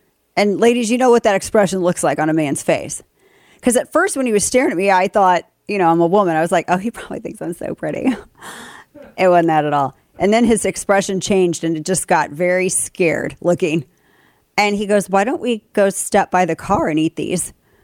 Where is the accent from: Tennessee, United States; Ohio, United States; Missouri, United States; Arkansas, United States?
Missouri, United States; I'm from Missouri, and now we're in Texas.